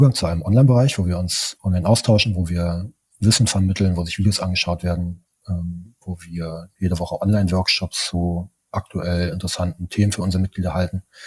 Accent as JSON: {"language": "German", "region": "East Germany", "country": "Germany", "tie": "born or raised there", "said": "ich bin im Osten von Deutschland groß geworden"}